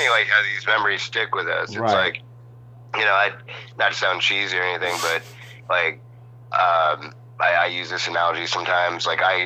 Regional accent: Pennsylvania, United States; I'm from Pennsylvania, so he did it in Allentown, I want to say.

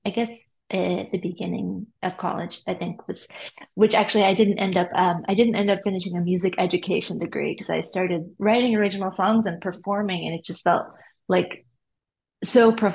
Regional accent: Duluth, Minnesota, United States; I'm Minnesota based. I was born and raised in Duluth.

